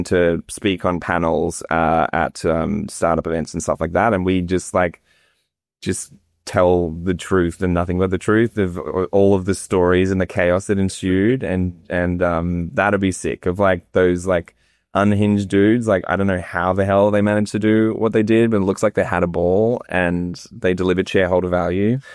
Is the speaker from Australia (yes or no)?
yes; Brisbane, Queensland, Australia; I'm from Brisbane.